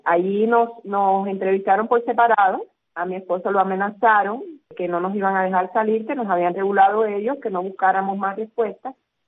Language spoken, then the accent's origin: Spanish; Cuba; nos quedamos en Cuba, porque somos cubanos, si no podemos salir nos quedamos en Cuba